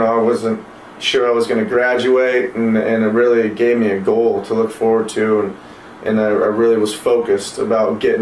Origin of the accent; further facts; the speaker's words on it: California, United States; Well, I started, I think I was about 4 or 5. Started in Orange County. Just, you know, having fun, being a kid, playing soccer. I loved it. Loved everything about it. Kept playing as I got older in California